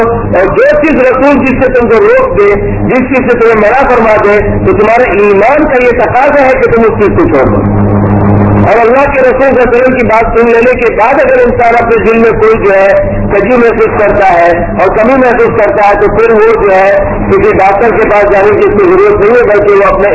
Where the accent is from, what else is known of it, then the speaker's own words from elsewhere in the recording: India; اور افسوس کی بات ہے جو میرا تعلق ایک ہندوستان سے ہے